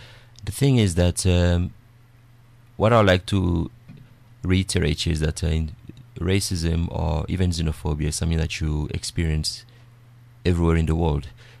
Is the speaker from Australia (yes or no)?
no; DR Congo; I have to go down to the Congolese embassy and apply for a visa in order to visit my home country.